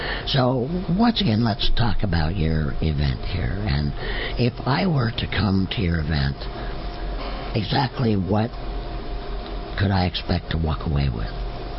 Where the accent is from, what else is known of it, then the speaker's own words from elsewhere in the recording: Los Angeles, California, United States; I was born in Southern California, in Los Angeles. So it's about as far away from dairy farms as you can get. And I lived there most of my life and most of my young life.